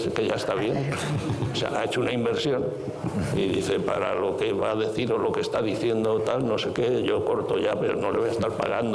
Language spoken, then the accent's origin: Spanish; Albacete, Castilla-La Mancha, Spain; Yo soy de Albacete también, ¿eh?